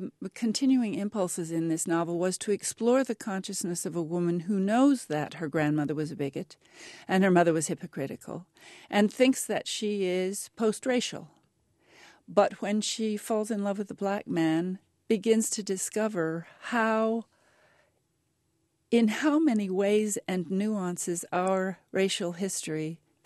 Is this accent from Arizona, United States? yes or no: yes; Arizona, United States; also born or lived in Northeast US / England; Let me say, first of all, that I grew up in Arizona, so I was used to very dry heat.